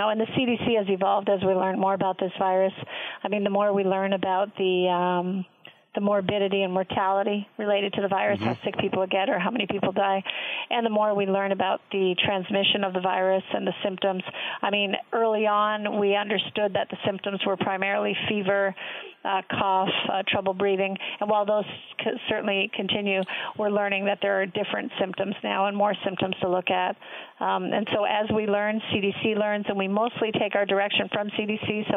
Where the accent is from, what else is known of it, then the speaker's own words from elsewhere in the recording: Prince Rupert, British Columbia, Canada; now in United States; I'm from British Columbia originally, and my family mm-hmm. is in a small town, Prince Rupert, British Columbia up there.